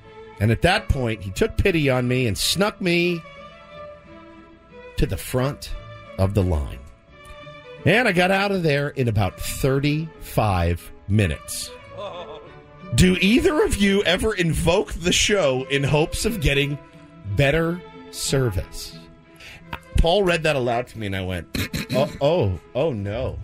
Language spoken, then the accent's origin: English; the South, United States; I grew up in the South Pole. I would like to let them do whatever they want in the South. I cannot even claim it anymore.